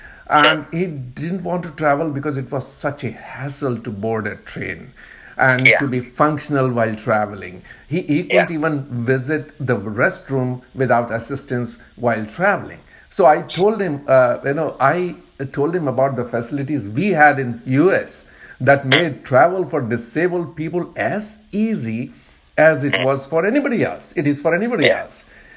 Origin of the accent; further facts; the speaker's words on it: India; moved away; I grew up in India, like you did.